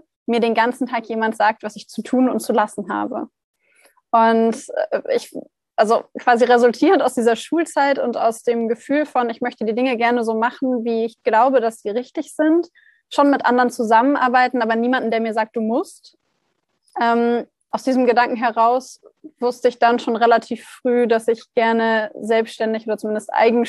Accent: Hanover, Lower Saxony, Germany; moved away as an adult; now in Heidelberg, Germany; 27, Gründerin von Living Brain. Ich komme ursprünglich aus Hannover. Meine Firma habe ich dann in Heidelberg gegründet, weil ich auch hier studiert habe. Denn ich bin von Hannover nach Heidelberg gezogen, um hier Psychologie zu studieren

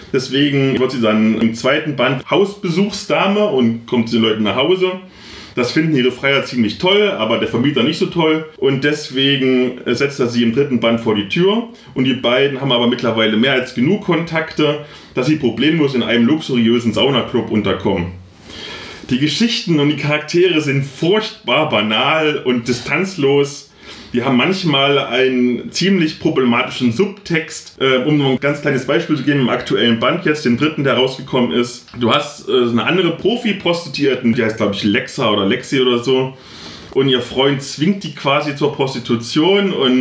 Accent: Halle, Saxony-Anhalt, Germany; wo ich herkomme, in Halle aus dem Ghetto

